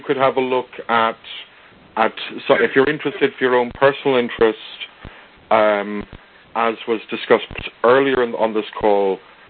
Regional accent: Ireland; which isn't a challenge for me. I am Irish, after all.

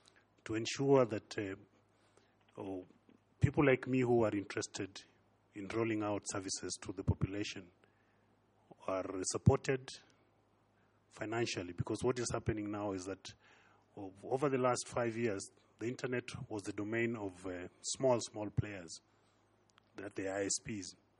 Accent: Nairobi, Kenya; I'm from Nairobi, Kenya here.

